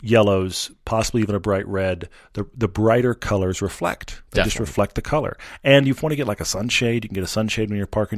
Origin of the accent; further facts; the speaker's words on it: Texas, United States; And I'm not in Texas. I am from Texas, and I wish I'd had a sunshade.